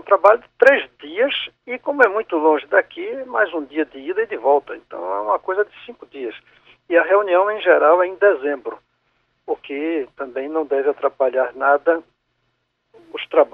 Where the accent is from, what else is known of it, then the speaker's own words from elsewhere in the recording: Brazil; sou brasileiro